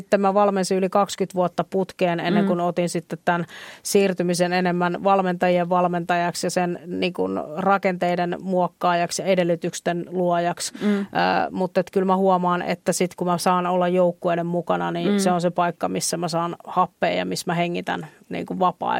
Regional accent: Kuopio, North Savo, Finland; Mun perhe, lapsuuden perhe, niin me ollaan Kuopiosta kotosi

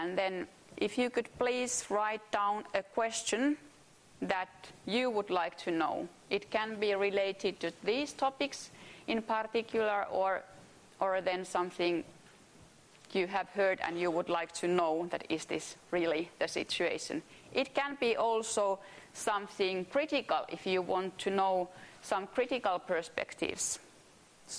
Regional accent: Finland; And I think can share the experience how you feel living abroad, although this is my home country, but I know how it feels like to be away from your home.

